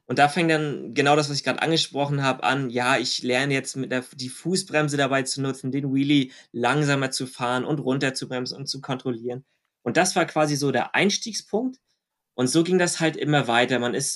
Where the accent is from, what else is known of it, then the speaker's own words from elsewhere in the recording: Schwerin, Mecklenburg-Vorpommern, Germany; bei mir in Schwerin, das ist die Stadt, wo ich herkomme